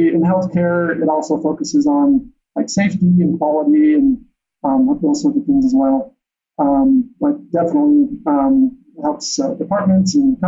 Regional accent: Denver, Colorado, United States; also born or lived in Blackfoot, Idaho / Michigan; We moved to Michigan for a few years when I was really young, but the majority of my youth was spent in Colorado, in the Denver area.

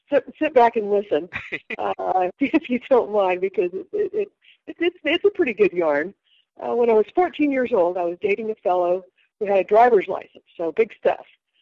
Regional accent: Wichita, Kansas, United States; We raced at Wichita, which is my hometown, at another city park racetrack

